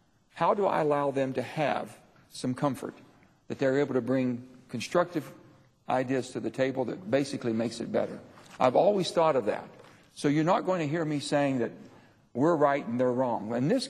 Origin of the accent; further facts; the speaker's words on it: West Virginia, United States; But I'm an American, I'm a West Virginian, and then I'm a Democrat from West Virginia.